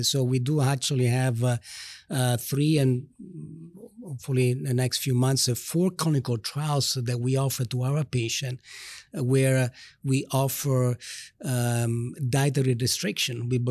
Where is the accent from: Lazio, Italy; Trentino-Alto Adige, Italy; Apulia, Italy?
Lazio, Italy; Rome; moved away as an adult; now in United States; As a matter of fact, I grew up in Rome, in Italy, and then I came to the state to do research